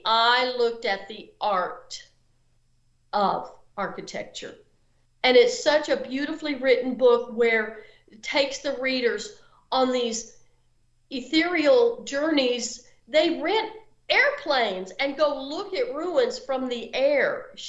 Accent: Brownfield, Texas, United States; I'm from Brownfield. I went to Texas Tech. My family, still to this day, are cotton farmers in Brownfield.

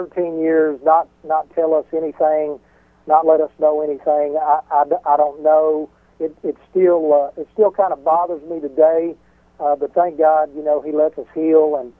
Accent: Texas, United States; I'm just a small-town country boy from Texas, Rick. You know, my hometown was probably 1,300 people from where I came from back in the 80s

